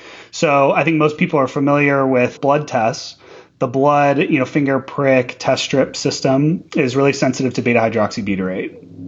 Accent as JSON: {"language": "English", "town": "St. Louis", "region": "Missouri", "country": "United States", "tie": "born or raised there", "said": "move back to my hometown in St. Louis, Missouri"}